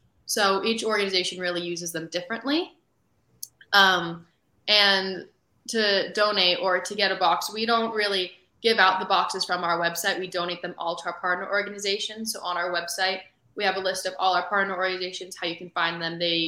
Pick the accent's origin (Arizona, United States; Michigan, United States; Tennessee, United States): Arizona, United States; because I'm from Arizona, so we started in Arizona, with just different grief organizations around the valley.